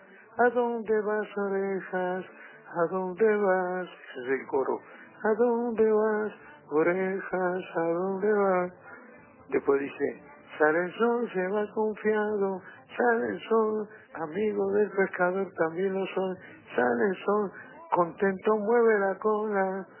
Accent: Montevideo, Uruguay; adoro Cerrito de Victoria, el barrio de la Mondiola, donde yo nací, donde jugué con los perros

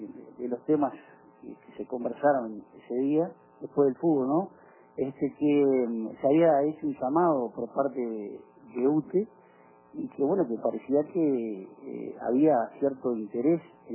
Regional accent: Uruguay; uno como uruguayo le tiene un cierto cariño a su país, y más el que ha vivido afuera

